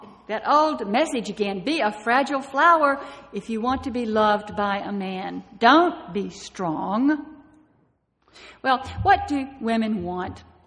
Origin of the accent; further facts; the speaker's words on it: Homer, Louisiana, United States; Now, I grew up in North Louisiana in a little town called Homer near Shreveport. It's not too far from the Texas border.